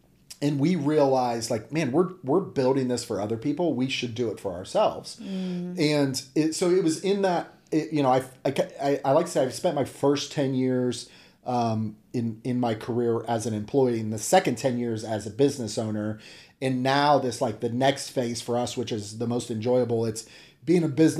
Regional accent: Ohio, United States; we're both hillbillies from Ohio. We did not have a lot of money.

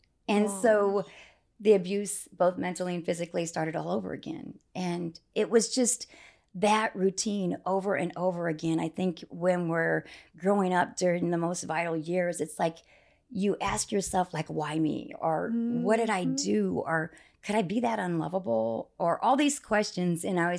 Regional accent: Lincoln, Nebraska, United States; born there; Yes, well, I was born in Lincoln, Nebraska. People always kind of laugh because I don't really talk about that, but that's where I was born.

